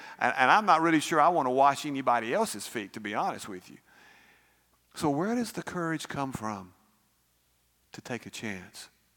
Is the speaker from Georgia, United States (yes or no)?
no; Birmingham, Alabama, United States; I grew up in Birmingham, Alabama. And like I just told you, I'm from Roebuck in the eastern part of Birmingham.